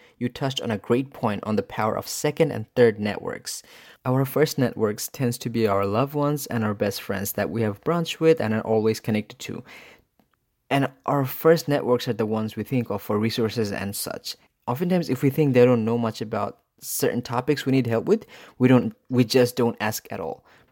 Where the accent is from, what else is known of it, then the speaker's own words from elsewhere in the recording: Rockingham, North Carolina, United States; I grew up in Rockingham, North Carolina, which was about 40 minutes south of Fayetteville.